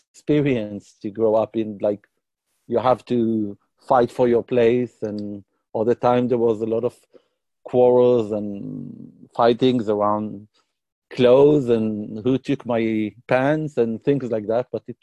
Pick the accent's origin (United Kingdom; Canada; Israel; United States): Israel; Tel Aviv, Tel Aviv District; accent: British; English is a second language; So I was born and raised in Tel Aviv, around Tel Aviv in Israel. I know that I sound British and from Oxford, but not. My accent is very British, but not. I was born in Israel